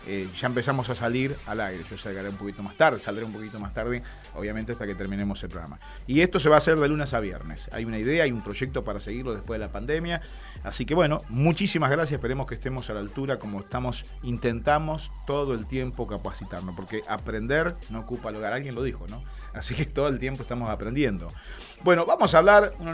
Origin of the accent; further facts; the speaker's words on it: Argentina; yo voy a participar como argentino.